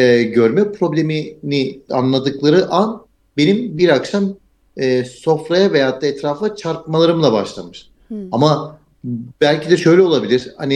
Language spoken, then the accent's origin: Turkish; Istanbul, Turkey; also born or lived in Karabük; Karabüklüyüm aslında ama İstanbul'da büyüdüm.